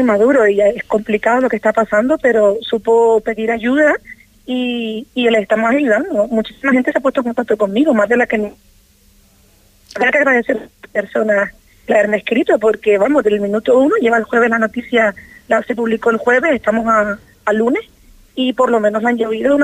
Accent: Gran Canaria, Canary Islands, Spain; now in Fuerteventura, Spain; Yo no soy de Fuerteventura, soy de Gran Canaria. Pero ya llevo 5 años aquí

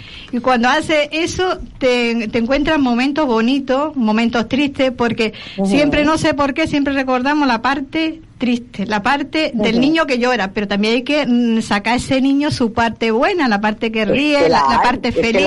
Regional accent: Málaga, Andalusia, Spain; now in Canary Islands, Spain; Mi familia, los malagueños, si me están escuchando, me dicen la niña grande. A mí, mi tierra, mi familia no me dicen

